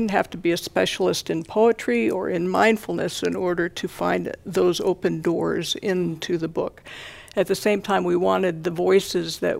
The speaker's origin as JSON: {"language": "English", "region": "Ohio", "country": "United States", "said": "And I'm originally from Ohio"}